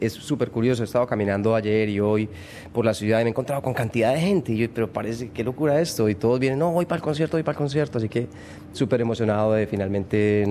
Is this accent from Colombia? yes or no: yes; Colombia; hoy me siento más colombiano que nunca y más orgulloso de ser colombiano que nunca, pero pues estoy viajando todo el tiempo, aunque no, mi cuerpo no está físicamente en Colombia